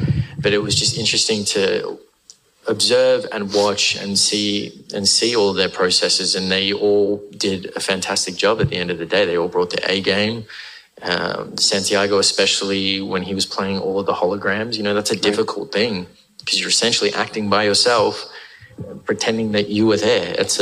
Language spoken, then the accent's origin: English; Australia; accent: Australian; And on top of that, keep my Australian accent.